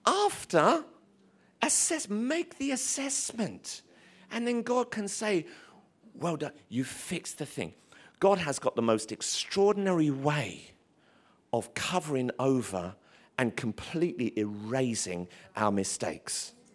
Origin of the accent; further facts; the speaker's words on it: Tottenham, London, United Kingdom; I grew up in Tottenham. We had this little friend living down the road.